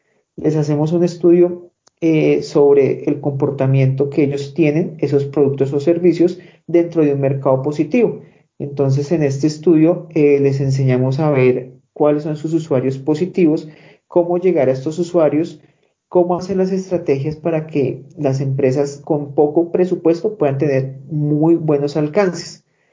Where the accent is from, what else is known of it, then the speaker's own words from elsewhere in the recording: Bogotá, Colombia; Bueno, yo soy de Bogotá, toda mi vida está en Bogotá.